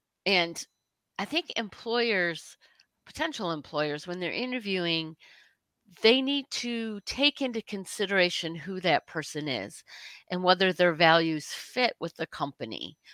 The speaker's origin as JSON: {"language": "English", "region": "Michigan", "country": "United States", "said": "I'm a Yankee and she sounds like a Southerner. And we're both from Michigan. And I'm like, that's right. I'm a Yankee. Always will be. Don't matter where I live."}